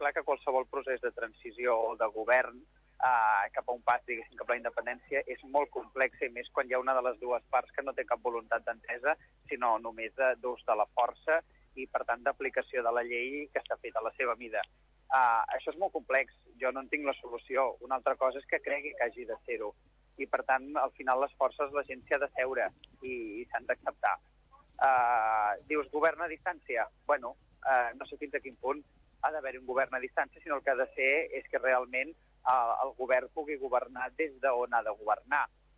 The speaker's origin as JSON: {"language": "Catalan", "town": "La Garriga", "region": "Catalonia", "country": "Spain", "said": "malgrat això que sóc de la Garriga"}